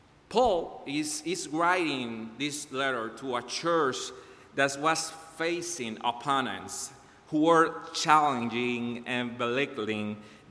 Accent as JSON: {"language": "English", "country": "Puerto Rico", "said": "I am from Puerto Rico. I am a pastoral intern here"}